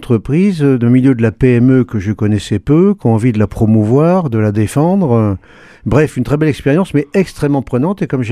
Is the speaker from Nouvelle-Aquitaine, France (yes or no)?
no; Paris, Île-de-France, France; moved away as an adult; now in Toulouse, France; J'étais parisien avant, oui. Nous étions parisiens avant, et sommes arrivés pour des raisons professionnelles à Toulouse il y a donc environ 30 ans.